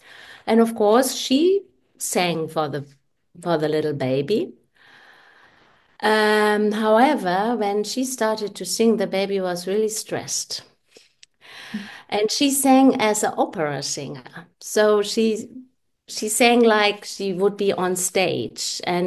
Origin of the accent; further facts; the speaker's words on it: Germany; now in Zurich, Switzerland; I'm located in Zurich in Switzerland. I'm originally from Germany.